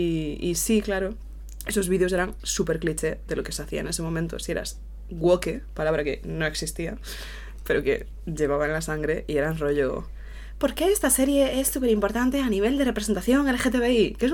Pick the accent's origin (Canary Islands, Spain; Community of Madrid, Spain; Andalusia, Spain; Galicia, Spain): Galicia, Spain; Negreira; fui a la gasolinera de mi pueblo, le dije, creo que eso lo dije en gallego